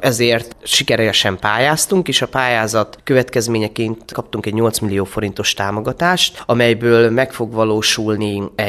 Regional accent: Ilk, Szabolcs-Szatmár-Bereg, Hungary; Ugye onnan mi származunk a feleségemmel Ilkről

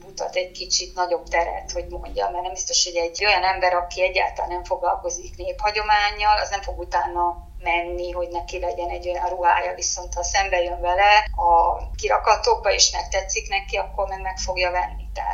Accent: Hungary; amitől mi magyarok vagyunk, miért ne jelenhetnének meg azok a motivumok.

